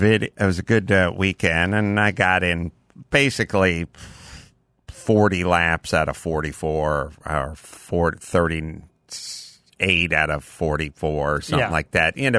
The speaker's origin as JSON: {"language": "English", "town": "North Hollywood", "region": "California", "country": "United States", "said": "And I go, I'm from North Hollywood. I don't really go for that stuff."}